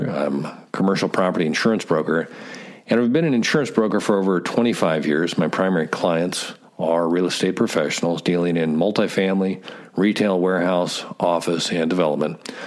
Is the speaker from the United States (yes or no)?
yes; Kansas City, Kansas, United States; I grew up back in Kansas in suburbia, Kansas City